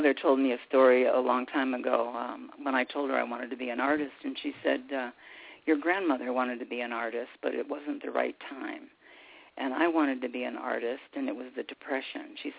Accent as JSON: {"language": "English", "region": "New York", "country": "United States", "tie": "born or raised there", "said": "I grew up in the Finger Lakes in upstate New York, and I reached into the banks of the clay"}